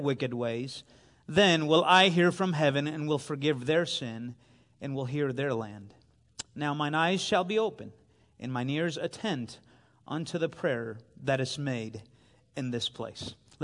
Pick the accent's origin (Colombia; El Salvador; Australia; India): El Salvador; English is a second language; now in United States; As I was growing up in El Salvador, we'd have the privilege to visit America and visit family members during Christmas most of the time.